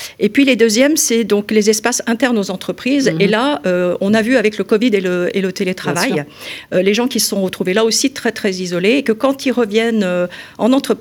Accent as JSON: {"language": "French", "town": "Lyon", "region": "Auvergne-Rhône-Alpes", "country": "France", "said": "Oui, alors donc je suis lyonnaise, j'ai fait mes études d'architecture à Lyon"}